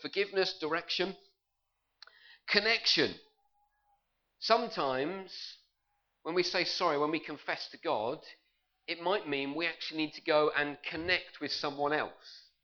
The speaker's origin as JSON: {"language": "English", "country": "United Kingdom", "said": "And we all moved around and proved that we're British generally by forming an orderly queue and all that sort of thing."}